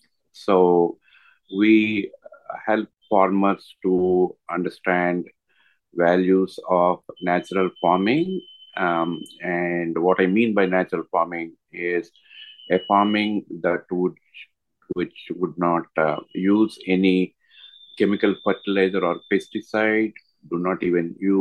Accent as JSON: {"language": "English", "country": "India", "said": "I'm from India, and I work with regenerative agriculture"}